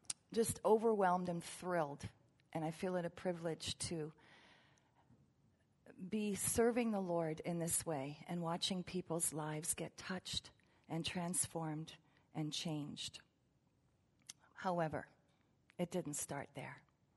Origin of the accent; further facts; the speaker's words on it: Toronto, Ontario, Canada; born there; also born or lived in Germany; I was born in Toronto to a woman who tried to abort me